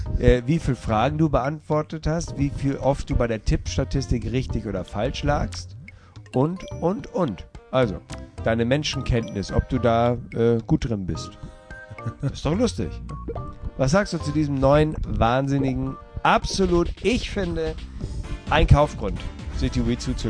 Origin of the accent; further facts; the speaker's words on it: Hamburg, Germany; aus meiner Heimatstadt Hamburg